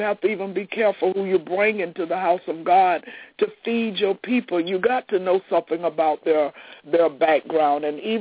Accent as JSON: {"language": "English", "region": "Florida", "country": "United States", "said": "it's so amazing that I'm from Florida, and my husband and I had went home to visit"}